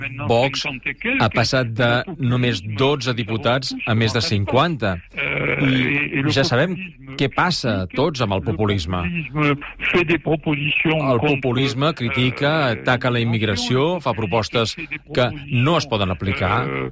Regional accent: Algeria; Catalan is a second language; now in Perpignan, France; Els meus avis el parlaven perfectament el català. Mai no el van ensenyar els meus pares, ni a ells, ni a mi quan era jove a Algèria.

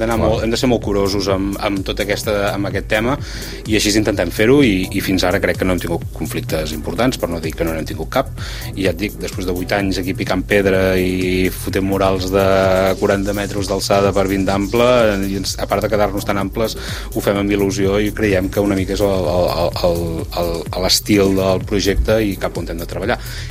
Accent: Girona, Catalonia, Spain; jo soc molt gironí i també crec una mica en l'arrelament de les coses

